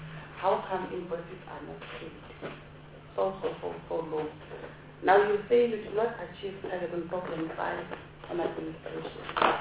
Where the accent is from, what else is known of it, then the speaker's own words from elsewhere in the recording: Dr JS Moroka, Mpumalanga, South Africa; I'm from Mpumalanga, Ward 19, Dr. J.S. Moroka. There's one agri-park.